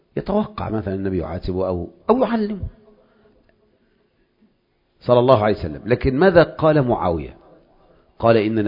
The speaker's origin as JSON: {"language": "Arabic", "country": "Egypt"}